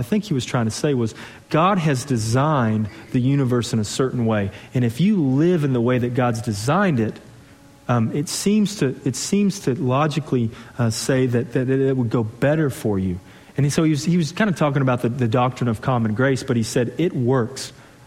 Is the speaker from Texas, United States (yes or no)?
yes; Texas, United States; born there; also born or lived in Portland, Oregon; Before I came back to Texas, I was born in Texas, and I moved to Portland, Oregon to be a youth pastor for 5 years.